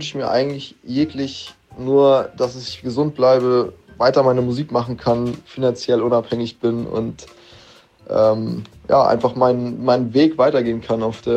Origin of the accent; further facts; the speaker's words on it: Kiel, Schleswig-Holstein, Germany; Ich komme aus Kiel und bin 20 Jahre alt.